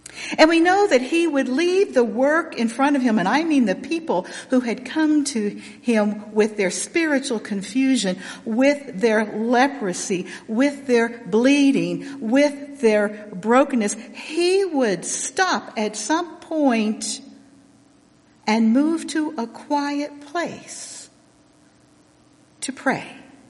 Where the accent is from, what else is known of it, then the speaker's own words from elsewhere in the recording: the South, United States; So, I am a Southerner, and in the South, we give God a good telling.